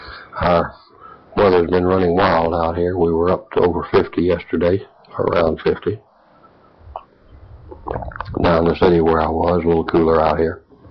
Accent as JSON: {"language": "English", "region": "Deep South", "country": "United States", "tie": "born or raised there", "said": "Going back to where I grew up in the Deep South a long ago"}